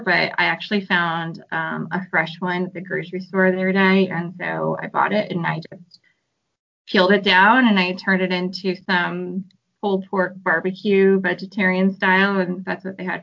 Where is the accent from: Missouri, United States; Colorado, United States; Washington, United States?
Washington, United States; I'm from Washington State, and my mom sends them to me every year